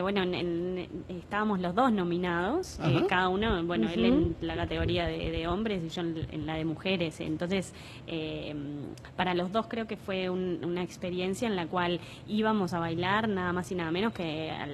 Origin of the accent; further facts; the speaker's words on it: Uruguay; En realidad, la mayoría somos uruguayos.